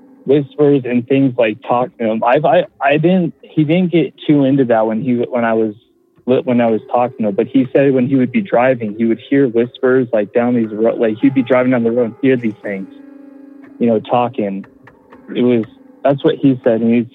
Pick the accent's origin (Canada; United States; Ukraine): United States; Colorado; I'm from Colorado and a longtime listener.